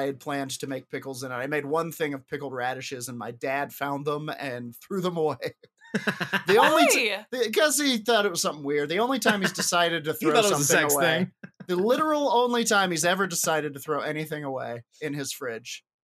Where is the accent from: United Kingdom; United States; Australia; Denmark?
United Kingdom; I'm very British